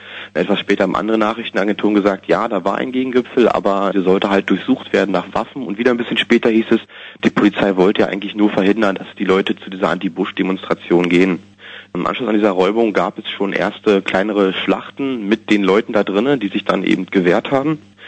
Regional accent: East Germany, Germany; Also ich bin halt in der DDR groß geworden

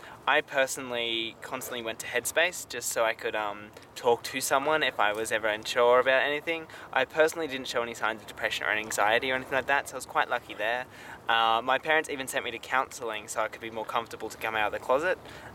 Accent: Bathurst, New South Wales, Australia; I'm 24. I grew up in Bathurst and I'm openly gay.

